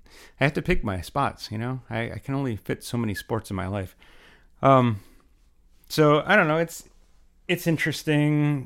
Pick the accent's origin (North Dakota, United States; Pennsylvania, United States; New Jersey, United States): Pennsylvania, United States; Philadelphia; So apparently everyone realizes I'm from Philly and or thereabouts and love the Sixers.